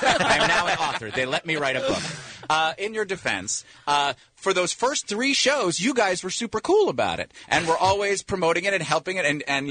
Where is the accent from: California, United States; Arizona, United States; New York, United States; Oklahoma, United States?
New York, United States; I'm from New York.